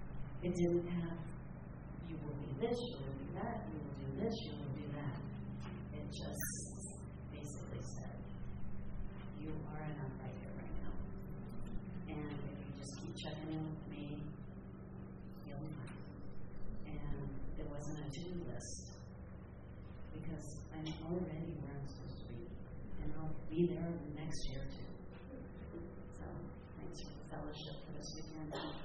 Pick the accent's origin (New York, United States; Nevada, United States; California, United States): California, United States; Monterey; I'm from the Monterey area, and we do have a meeting there on Tuesday night at 5:30.